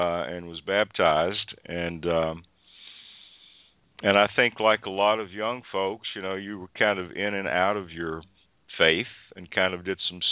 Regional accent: Tennessee, United States; I was born in Nashville, but grew up just about 45 miles east of Nashville in a little community with about actually the smallest county in the state of Tennessee as far as land mass

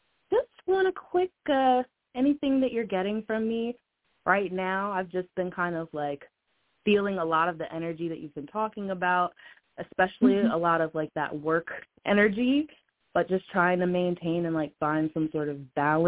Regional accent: Baltimore, Maryland, United States; now in Atlanta, United States; I'm calling from Atlanta, but I'm from Baltimore.

